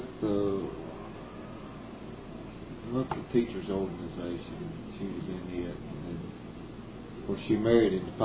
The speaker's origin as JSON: {"language": "English", "town": "Richmond", "country": "United States", "tie": "born there", "said": "I was born in Richmond."}